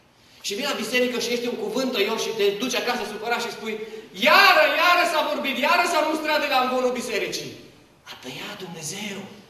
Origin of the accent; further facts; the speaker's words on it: Transylvania, Romania; Sunt ardelean